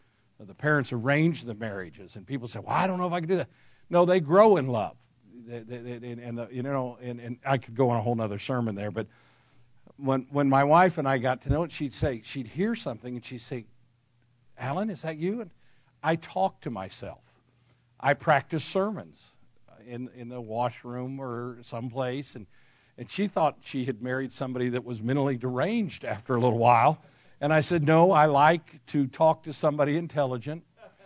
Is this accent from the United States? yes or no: yes; Phoenix, Arizona, United States; And then I grew up in Phoenix, Arizona, my high school days.